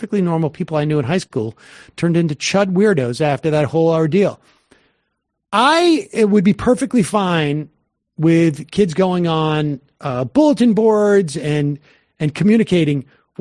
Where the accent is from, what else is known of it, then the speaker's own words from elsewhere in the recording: Georgia, United States; My hometown still flies the old Georgia CSA flag on its foremost highest mast. Atlanta and the college towns are the only resistance to that as well.